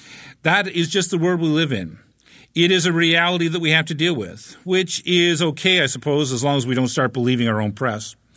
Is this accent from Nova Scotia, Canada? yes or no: no; Ontario, Canada; I grew up in the Ottawa Valley, in the country, between the village of Glasgow and the village of Braeside, a humble place.